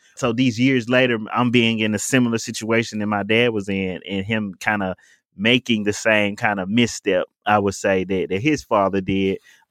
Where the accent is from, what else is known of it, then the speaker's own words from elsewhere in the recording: Memphis, Tennessee, United States; I'm growing up in North Memphis. You know, my neighborhood is declining and businesses are closing.